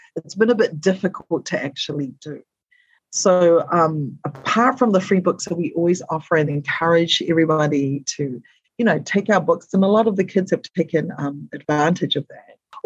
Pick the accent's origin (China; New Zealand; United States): New Zealand; I'm not actually from Hawaii. I'm actually from Aotearoa, from New Zealand.